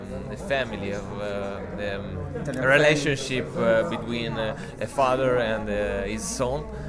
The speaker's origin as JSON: {"language": "English", "town": "Taranto", "region": "Apulia", "country": "Italy", "tie": "born there", "second_language": "English", "said": "I was born in Taranto in 1991."}